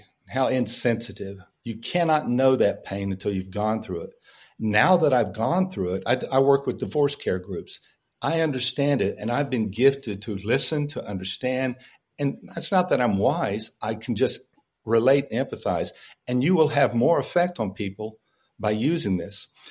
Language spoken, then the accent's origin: English; Midland, Texas, United States; So Randall was originally from Abilene and I was from Midland. So we started talking and he said, well, what's an old Texas boy like you doing out here?